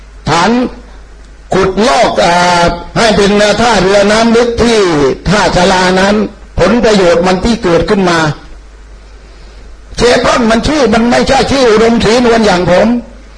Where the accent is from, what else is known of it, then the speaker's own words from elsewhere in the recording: Tha Sala, Nakhon Si Thammarat, Thailand; แล้วก็เป็นคนท่าศาลาครับ